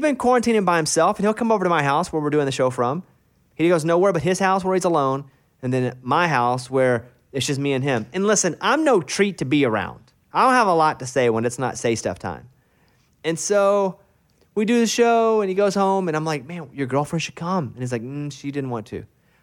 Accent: Little Rock, Arkansas, United States; And then I am from Little Rock, so I like Little Rock.

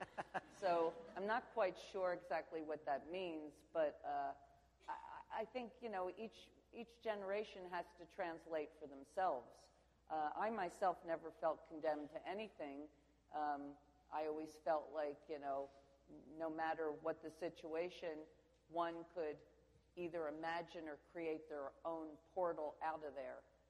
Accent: United States; I mean, being an American, I have obviously enjoyed, you know, freedom of speech as part of our heritage.

